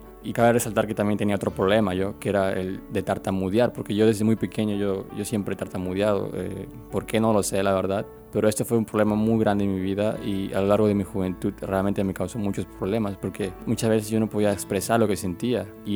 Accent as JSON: {"language": "Spanish", "country": "Peru", "said": "porque en mi país, en Perú, para poder pasar nuestro examen de manejo"}